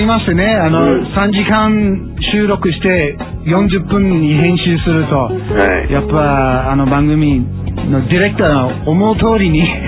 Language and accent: Japanese; Australia; 私はオーストラリア人、デビットは元アメリカ人ということで